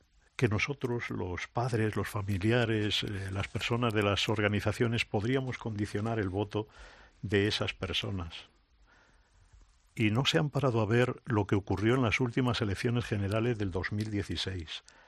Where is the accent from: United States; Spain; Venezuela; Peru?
Spain; Galicia; Yo que soy de Galicia